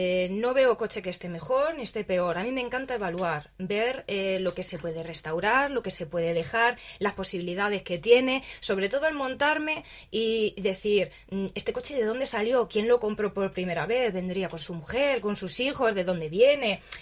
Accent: Valdepeñas, Castilla-La Mancha, Spain; en Valdepeñas, que es de donde vengo

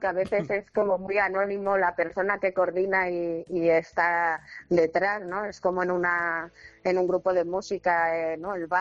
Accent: Madrid, Community of Madrid, Spain; born there; yo nací también aquí en Hortaleza, vivo en Hortaleza

